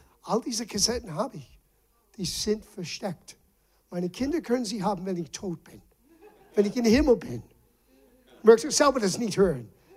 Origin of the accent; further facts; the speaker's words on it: Rhode Island, United States; German is a second language; now in Germany; Weißt du, wo ich bin? Die sprechen Deutsch. Ich kenne kein Deutsch. Hallo? Das ist das Land vom Dichter und Denker. Ich komme aus Rhode Island.